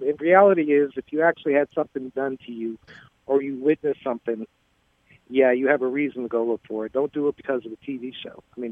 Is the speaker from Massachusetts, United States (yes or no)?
yes; Lowell, Massachusetts, United States; born there; I was born in Lowell, Massachusetts, which has a pretty good history of paranormal activity.